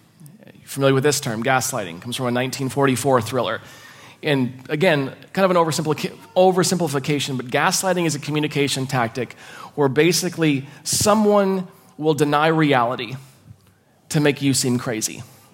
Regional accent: Midwest, United States; I don't know if this is normal for Australia, but I was brought up in the Midwestern United States, and I was in an organization called Pathfinders as a kid.

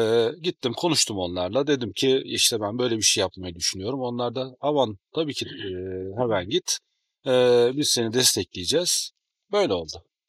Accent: Black Sea Region, Turkey; Sonuçta ben Karadenizliyim. Bütün çocukluğum deniz kenarında geçti. Benim oyun alanım denizdi.

